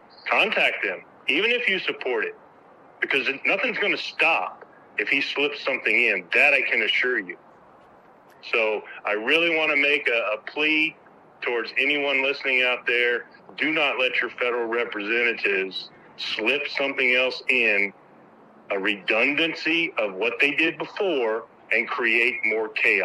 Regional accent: Louisiana, United States; The flag waving that General Landry has done in my home state of Louisiana makes it very clear

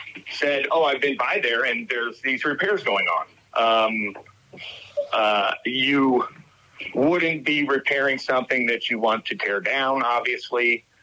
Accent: Phoenix, Arizona, United States; cards on the table, I am from Phoenix. Turf Paradise was my home track.

